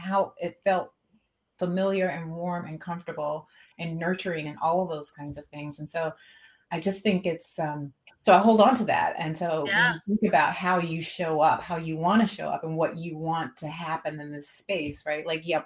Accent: Asheville, North Carolina, United States; I grew up in Asheville, North Carolina, which is not a large African-American population there.

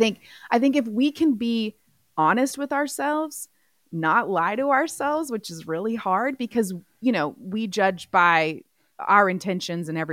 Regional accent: Texas, United States; now in Alabama, United States; But yeah, I am from Texas. And I bravely try to live my life in Alabama without yellow queso

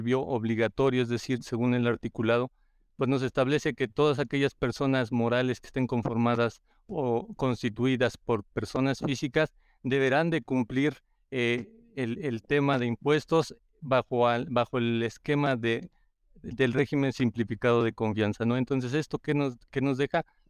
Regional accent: Mexico; como buenos mexicanos, a veces dejamos todo a último momento

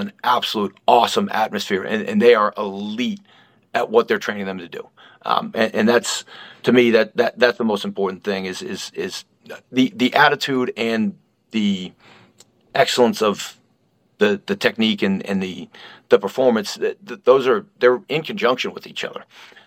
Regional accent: Boston, Massachusetts, United States; Yeah, I'm from Boston originally.

